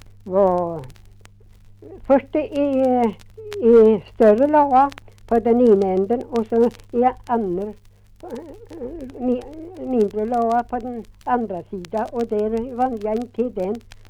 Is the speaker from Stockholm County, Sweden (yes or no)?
no; Ljungskile, Västra Götaland County, Sweden; Och det är, man kan säga grinnare eller här, vi hade vår särskild dialekt. Det var att vi hade all, kan nära på säga, vårt dagliga görande vid Ljungskile.